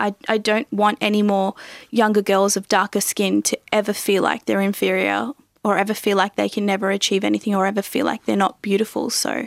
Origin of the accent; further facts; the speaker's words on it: Sri Lanka; Just a little story, travelling back to my home country, Sri Lanka. I was travelling through Jaffna